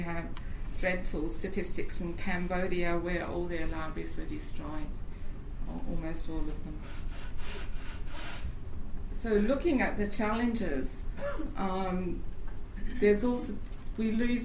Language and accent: English; Leiden, South Holland, Netherlands; I'm from Leiden in the Netherlands, and I work for OCLC there